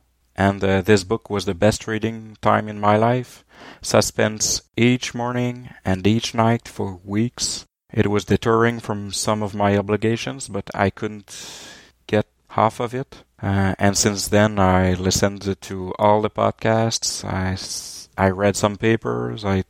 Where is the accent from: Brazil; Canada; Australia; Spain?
Canada; Quebec; from Quebec, Canada.